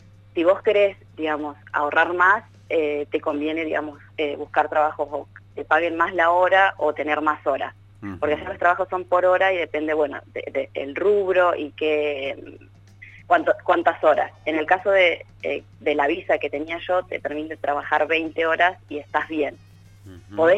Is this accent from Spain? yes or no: no; Argentina; cada vez que digo que soy de Argentina